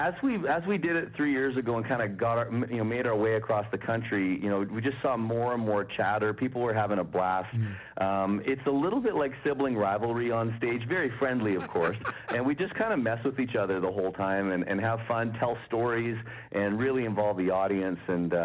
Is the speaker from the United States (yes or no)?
no; Canada; I remember when I came back from Nashville and started living back here in Canada.